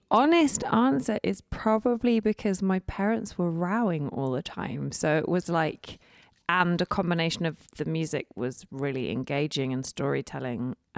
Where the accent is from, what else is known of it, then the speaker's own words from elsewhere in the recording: England, United Kingdom; also born or lived in Italy; Because I was born in Italy and then when we moved back to England when I was very small, we still drove to and from England to Italy across Europe